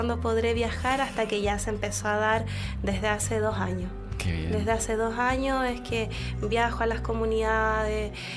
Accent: Chile; Yo soy chilena, nací aquí en Chile, las raíces es los pueblos originarios de Chile, mapuche

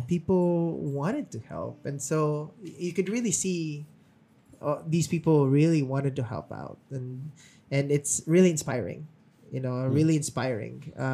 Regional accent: Philippines; English is a second language; crying is just a mother thing, you know? I grew up with that in the Filipino culture.

